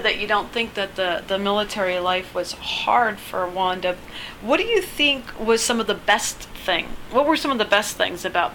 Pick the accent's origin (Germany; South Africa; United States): Germany; You know, I grew up in Germany in the 60s, and you know, on military bases, and I went to the Defense Department schools